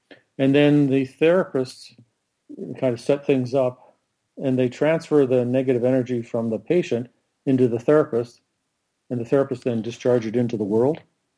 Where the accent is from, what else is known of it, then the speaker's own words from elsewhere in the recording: Canada; also born or lived in Sicily / England; I was born in Canada, grew up in Canada. I lived for briefly in Sicily, and then about 4 years in England, then back to Canada